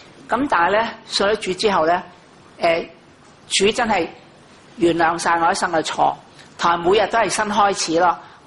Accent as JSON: {"language": "Chinese", "country": "China", "said": "我們中國人說四海之內皆兄弟也"}